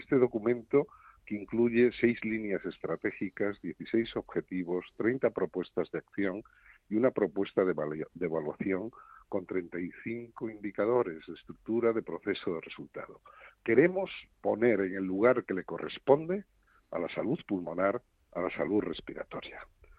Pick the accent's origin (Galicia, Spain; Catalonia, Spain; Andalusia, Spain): Galicia, Spain; Trives; tuve el honor de que fuese precisamente en mi pueblo, en Trives